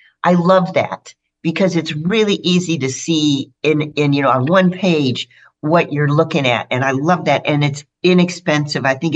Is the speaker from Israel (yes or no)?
no; Chicago, Illinois, United States; so I'm from Chicago.